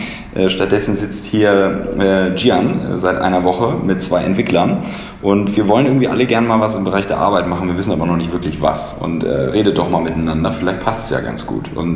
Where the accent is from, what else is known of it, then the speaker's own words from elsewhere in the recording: Hamburg, Germany; Ich komme ursprünglich aus Hamburg